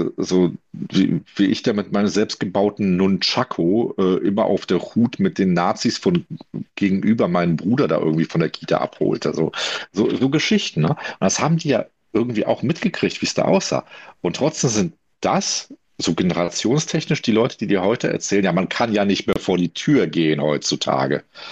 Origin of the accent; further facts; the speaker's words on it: Wuppertal, North Rhine-Westphalia, Germany; Ich bin in den 90ern in Wuppertal groß geworden. Eine absolut von der Mafia übernommene Stadt mit so richtig failed Gegenden, wo Einschusslöcher an den Wänden waren.